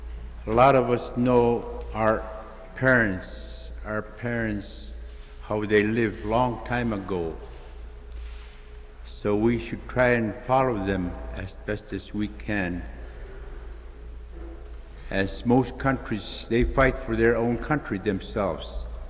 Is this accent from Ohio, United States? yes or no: no; Koyuk, Alaska, United States; from Koyuk.